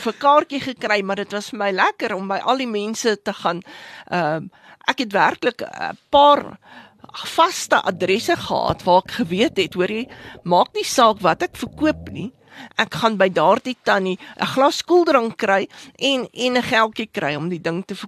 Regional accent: Johannesburg, Gauteng, South Africa; Jong, ek is 'n meisie van die suide, Johannesburg suid groot geword, Terfontein, wonderlike herinneringsjare daaraan.

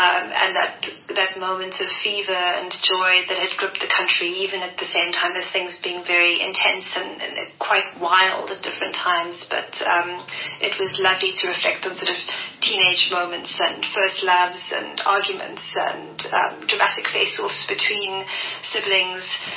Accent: Cape Town, Western Cape, South Africa; I grew up in what I think of as a very Capetonian family, because it was extremely diverse. And I grew up in Mwume State, which some of you will know is quite close to District 6.

